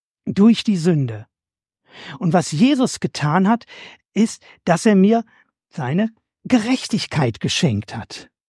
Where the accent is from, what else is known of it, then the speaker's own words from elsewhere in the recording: Germany; Bei uns in Deutschland, im Westen, ist es eine Schuldkultur.